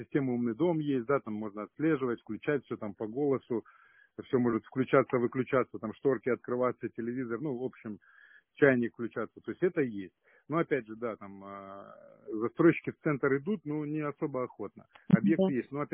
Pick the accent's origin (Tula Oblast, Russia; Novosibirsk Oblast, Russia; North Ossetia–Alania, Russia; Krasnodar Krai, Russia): Krasnodar Krai, Russia; Krasnodar; Я сам из Краснодара, я родился в центре, там где здание с часами, театр драмы